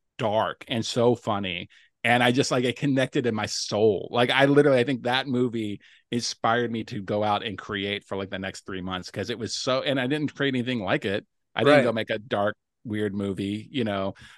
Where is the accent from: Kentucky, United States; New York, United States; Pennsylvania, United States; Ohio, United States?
Kentucky, United States; Louisville; the community in Louisville, his hometown, my hometown as well.